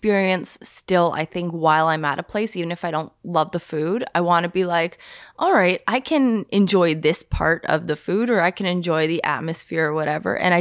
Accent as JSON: {"language": "English", "country": "Canada", "said": "You know, we were talking, like, obviously, we're from Canada. Like, we're very I don't know. It's different."}